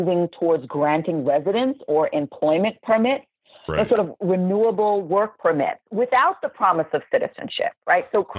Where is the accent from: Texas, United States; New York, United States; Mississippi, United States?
New York, United States; Long Island; I think of my hometown. I was reared in Long Island, a quintessential suburban town in Long Island, New York.